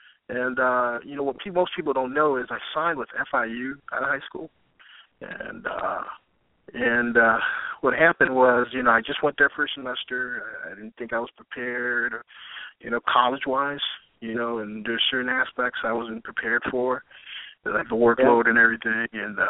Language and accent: English; Miami, Florida, United States; Well, I grew up in Miami, Florida. I grew up in an athletic family.